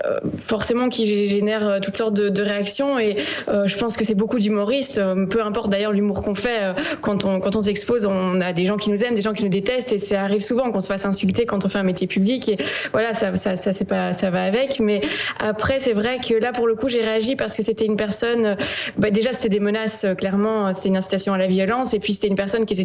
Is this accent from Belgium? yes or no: yes; Belgium; quand je dis que je suis belge